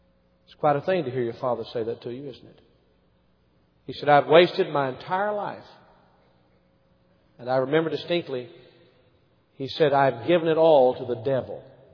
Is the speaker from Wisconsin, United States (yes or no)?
no; Maryville, Tennessee, United States; As a boy, I grew up in Maryville, Tennessee, just a short distance from here.